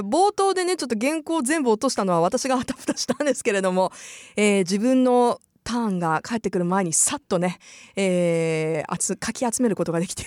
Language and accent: Japanese; Kanto, Japan; now in Fukuoka, Japan; でもまさに私関東から来てるの で、